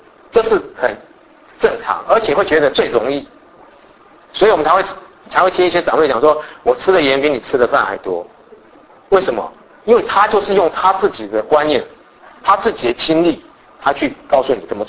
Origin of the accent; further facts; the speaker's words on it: Taiwan; 我是从台湾来的。